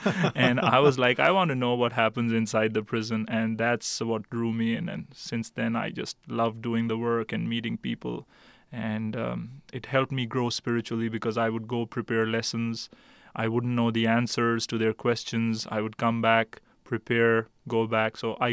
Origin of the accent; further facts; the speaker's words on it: Morgantown, West Virginia, United States; It's a student community, and that's where I grew up in Morgantown.